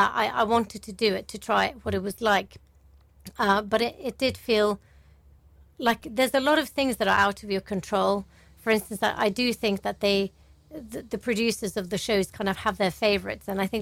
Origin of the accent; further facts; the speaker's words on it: Tromsø, Troms, Norway; when I was playing chess in Tromsø, my hometown